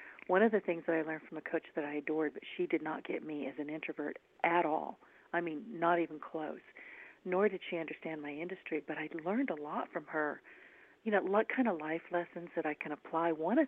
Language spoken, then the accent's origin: English; the South, United States; accent: Southern; Here I am with my little Southern accent, her with her New Jersey.